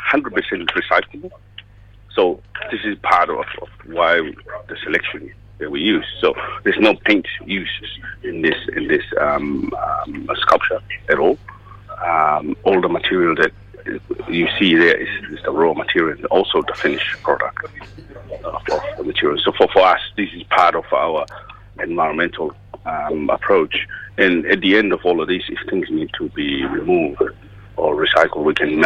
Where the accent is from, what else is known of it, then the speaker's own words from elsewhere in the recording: Tonga; I grew up in Tonga, and there's a lot of building that goes up in terms of clashing between the tradition and the new type of work.